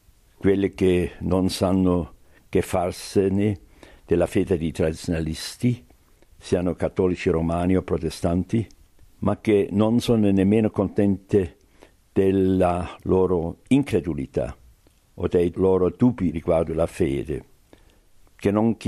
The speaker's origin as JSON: {"language": "Italian", "country": "Switzerland", "said": "In salita, come svizzero io dico, con il passo lento e regolare dello scalatore"}